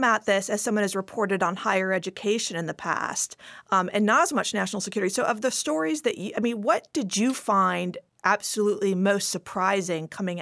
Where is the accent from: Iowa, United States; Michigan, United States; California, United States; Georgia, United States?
Iowa, United States; I remember growing up in Iowa back in the day where University of Iowa was, and this is in the 1980s